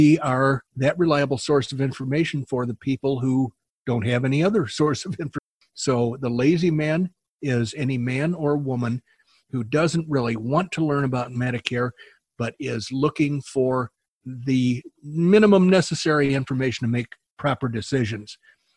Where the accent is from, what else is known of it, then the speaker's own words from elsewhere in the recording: Illinois, United States; But I grew up in Republican territory, 35-40 miles west of Chicago. And so it was a totally different environment, suburban, not urban.